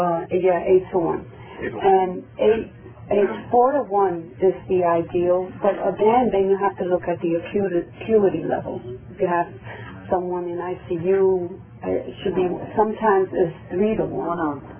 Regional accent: Kingston, New York, United States; but more because I am from Kingston

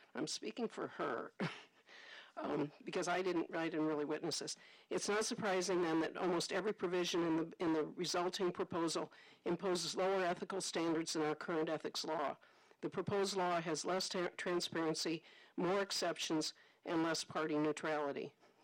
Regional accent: Marlboro, United States; I'm from Marlboro.

